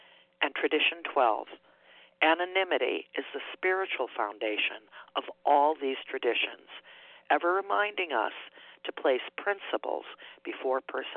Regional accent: Virginia, United States; I'm from Virginia, and I'm a grateful, recovered, compulsive overeater.

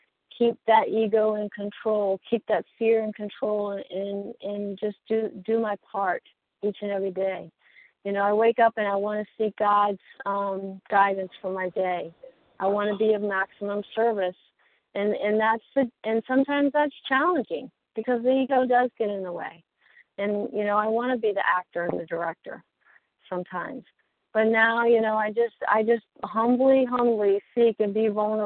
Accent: Mississippi, United States; now in North Carolina, United States; I'm from Mississippi, so I'll try to talk faster than normal.

